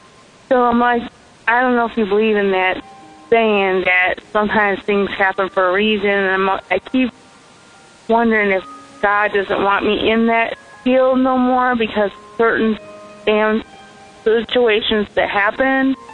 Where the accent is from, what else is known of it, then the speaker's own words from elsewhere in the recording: Michigan, United States; I'm from Michigan.